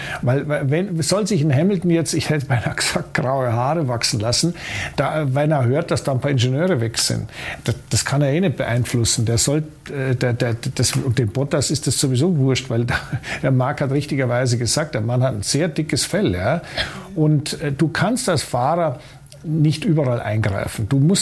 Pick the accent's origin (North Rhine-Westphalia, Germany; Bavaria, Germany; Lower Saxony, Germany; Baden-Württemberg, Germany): Bavaria, Germany; Munich; als Münchner ist man durchaus in der Lage, der österreichischen Sprache zu folgen